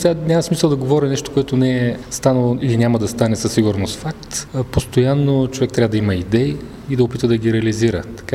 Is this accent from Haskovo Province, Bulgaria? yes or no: yes; Dimitrovgrad, Haskovo Province, Bulgaria; now in Sofia, Bulgaria; аз винаги се афиширам като димитровградчанин, а не като софиянец или просто сега там живея и там работя, но аз съм си от Димитровград.